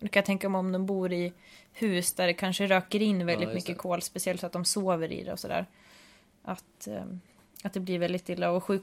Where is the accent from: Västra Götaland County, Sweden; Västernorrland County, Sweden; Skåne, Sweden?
Västernorrland County, Sweden; Sundsvall; för jag vet att där jag kommer ifrån, Sundsvall, den staden ligger ju en dal, precis som Pristina gör här också.